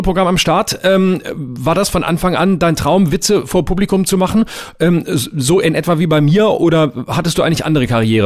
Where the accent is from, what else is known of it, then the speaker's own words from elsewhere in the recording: Baden-Württemberg, Germany; Bei mir in Südbaden, wo ich herkomme